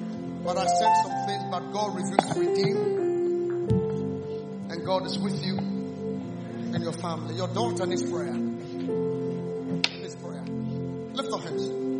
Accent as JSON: {"language": "English", "country": "Ghana", "said": "I came from Ghana."}